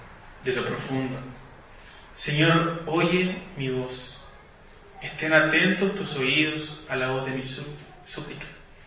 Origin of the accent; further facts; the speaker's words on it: Chile; Lo sabemos, porque somos chilenos.